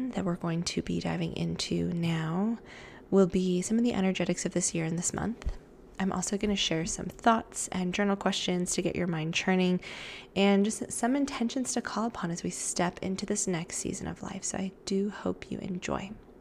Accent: United States; especially in my home country of the US

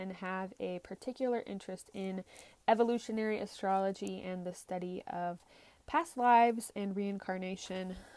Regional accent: Alaska, United States; I'm an astrologer from Alaska, which is where I am right now due to coronavirus.

